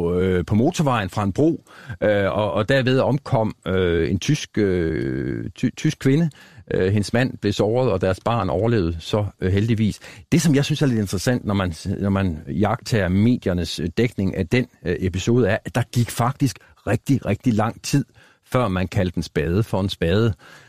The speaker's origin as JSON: {"language": "Danish", "town": "Aarhus", "region": "Central Denmark Region", "country": "Denmark", "tie": "born or raised there", "said": "til fortællingen om Aarhus og storhedsvanvid. Altså den her oplevelse af, at vi er i Aarhus verdens mindste store"}